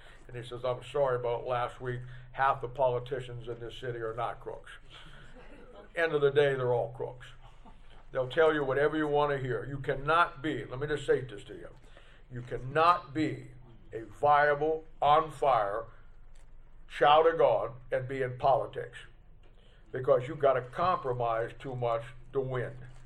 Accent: United States; born there; I'm an American by birth, but I'm a Christian by a new birth.

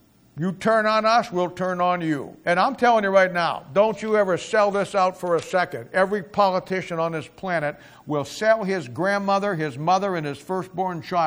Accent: Raytown, Missouri, United States; Now, don't slam against Overland Park. I'm from Raytown.

